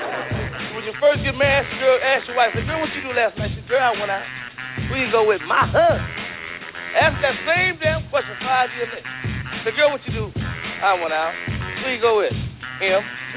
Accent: Chicago, Illinois, United States; now in Los Angeles, United States; I'm from Chicago. Christmas time will be cold snow.

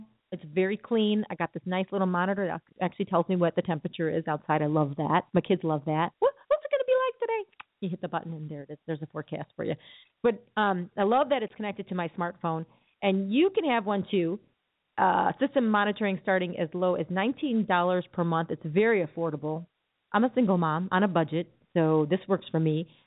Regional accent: Chicago, Illinois, United States; He's a Chicago guy. He and I grew up on the Northwest Side.

